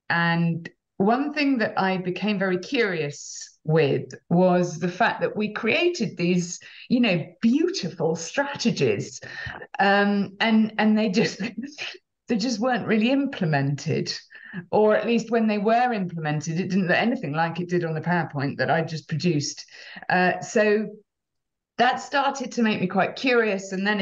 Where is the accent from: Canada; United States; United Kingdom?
United Kingdom; England; I'm British. I was born on a little dairy farm in England. My dad was a dairy farmer. We had a tenanted council-run dairy farm. My mum was a teacher. So I grew up in the great outdoors